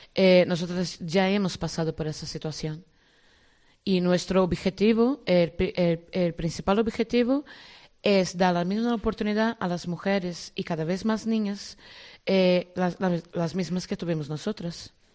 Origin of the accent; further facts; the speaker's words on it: Brazil; Spanish is a second language; moved away as an adult; Yo era estudiante de Derecho en Brasil, tenía 23 años. Y por la crisis en mi país